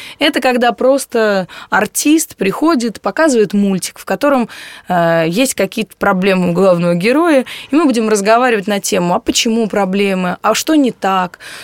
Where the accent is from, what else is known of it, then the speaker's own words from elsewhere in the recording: Pskov, Pskov Oblast, Russia; Псков – это совсем другое. Это моя малая родина, это мое детство, мои друзья детские, я не знаю, мое дворовое детство.